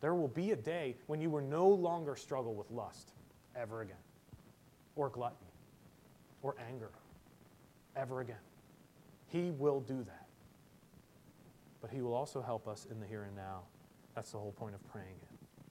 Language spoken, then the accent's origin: English; United States; I mean, I'm still an American. I still have a culture of my own.